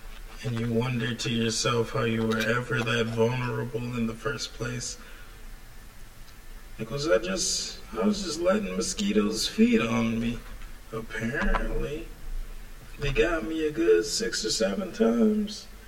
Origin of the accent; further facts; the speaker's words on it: Louisiana, United States; accent: Louisiana; I don't know how I feel about my Louisiana accent coming from Louisiana.